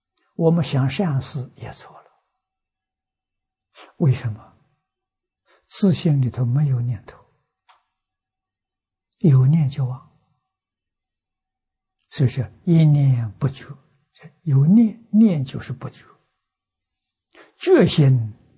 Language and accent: Chinese; China; 怀让禅师这是六祖的下一代，他是第八代，我们中国人一般讲六祖的徒孙